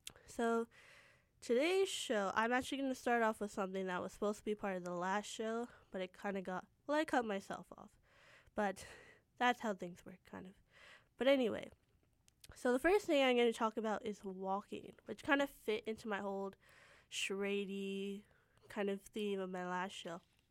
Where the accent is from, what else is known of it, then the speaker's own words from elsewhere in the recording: Surrey, British Columbia, Canada; Guildford Mall back in my hometown, Surrey. But not really in that part of Surrey. It's in the Guildford area.